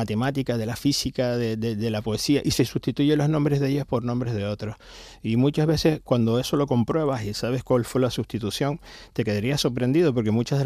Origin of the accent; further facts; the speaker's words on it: Canary Islands, Spain; y toda esa mezcla somos los canarios actuales.